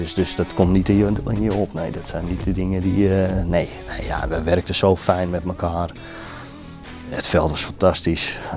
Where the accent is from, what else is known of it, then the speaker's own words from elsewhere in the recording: Amsterdam, North Holland, Netherlands; ik ben Amsterdammer, dus ik ben een geboren Ajaxiet.